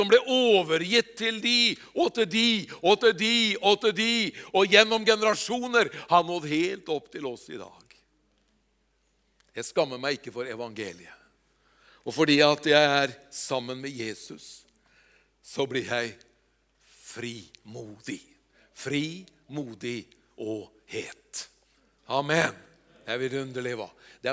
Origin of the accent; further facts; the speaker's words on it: Eastern Norway, Norway; Østlandet. Ja, det er jo langt unna Østlandet. Det er langt herfra, vet du. Ja. Det er der jeg kommer fra.